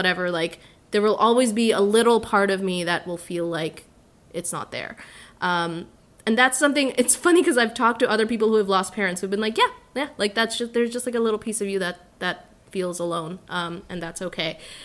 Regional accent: Bangladesh; now in Canada; I was born and raised in Bangladesh. We moved to a few places over my life until we reached Canada

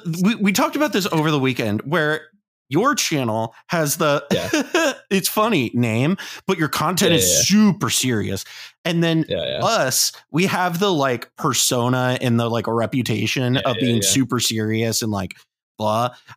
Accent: Columbus, Ohio, United States; it was also great to be in Columbus, to be in my hometown

